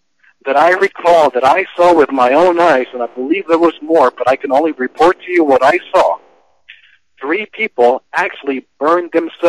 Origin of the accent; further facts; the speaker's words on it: Colorado, United States; even here in my home state in Colorado